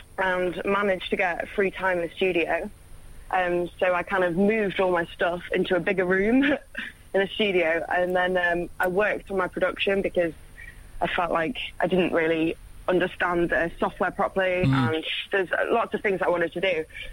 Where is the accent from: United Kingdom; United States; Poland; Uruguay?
United Kingdom; England; I just live slightly north of the city. I'm fully English.